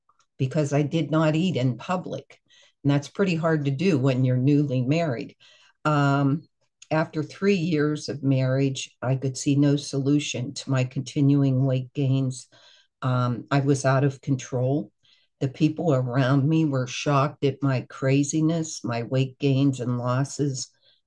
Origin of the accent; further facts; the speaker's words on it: Pittsburgh, Pennsylvania, United States; I am from Pittsburgh, Pennsylvania.